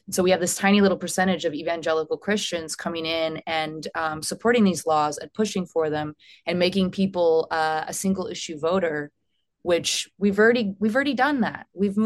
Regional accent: Texas, United States; I'm originally from Texas, and a lot of my friends back there

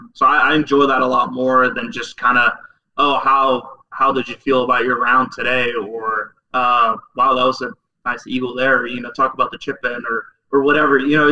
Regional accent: Norway; English is a second language; Because I'm an only child, and I grew up in Norway, and especially in the winter, like you don't see a lot of people.

